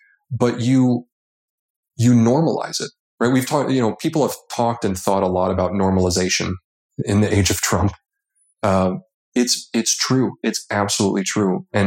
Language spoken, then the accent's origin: English; United States; I found out later that I wasn't allowed to go into the hotel because as an American, I would rape the women in the hotel.